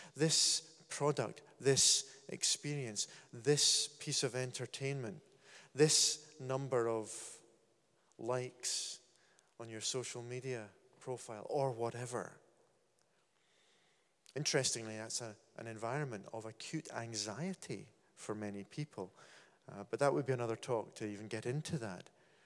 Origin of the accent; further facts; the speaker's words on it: Scotland, United Kingdom; what's wrong with me, apart from being Scottish, of course?